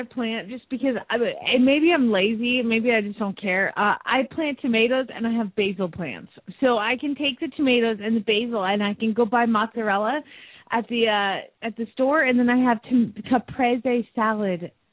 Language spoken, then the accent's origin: English; Phoenix, Arizona, United States; from Phoenix, Arizona